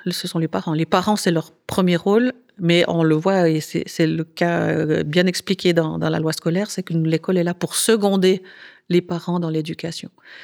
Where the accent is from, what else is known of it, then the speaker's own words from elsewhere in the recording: Fribourg, Switzerland; par exemple, en Valais ou chez nous à Fribourg